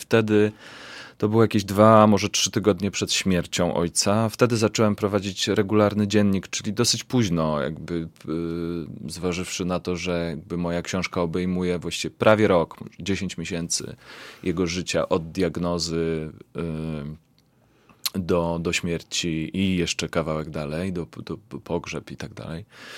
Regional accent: Kielce, Świętokrzyskie Voivodeship, Poland; pojechałem do Kielc, do mojego rodzinnego miasta, opiekować się nim

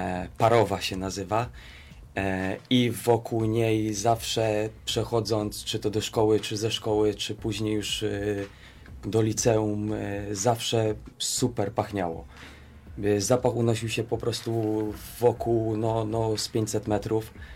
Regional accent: Olesno, Opole Voivodeship, Poland; jestem z małego miasta w województwie opolskim, gdzie jest silny wpływ Śląska

